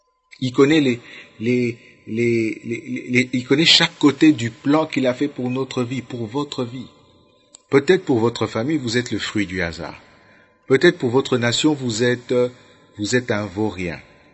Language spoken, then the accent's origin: French; Kinshasa, DR Congo; Pourquoi je suis congolais de Kinshasa et non pas congolais de Brazzaville?